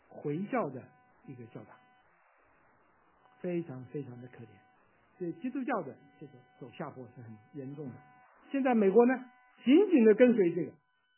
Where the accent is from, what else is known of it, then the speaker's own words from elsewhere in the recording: China; 我们中国人到底拘谨一点啊，对，这个特别是女人过来抱我，哎呀，真是。